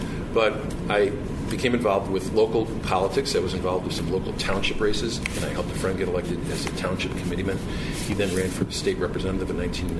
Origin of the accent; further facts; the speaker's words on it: Westchester, Illinois, United States; also born or lived in Chicago; I grew up in Westchester, Illinois.